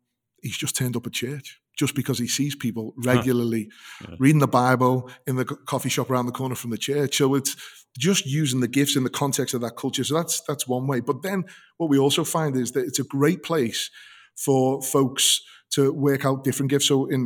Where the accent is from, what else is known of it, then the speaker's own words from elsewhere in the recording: United Kingdom; You know, I'm British and we're not very good at honoring people.